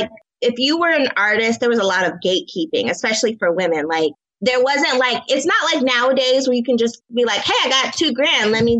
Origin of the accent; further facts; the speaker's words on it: Los Angeles, California, United States; I grew up in Los Angeles and I was all about that life, you know, the whole entertainment lifestyle.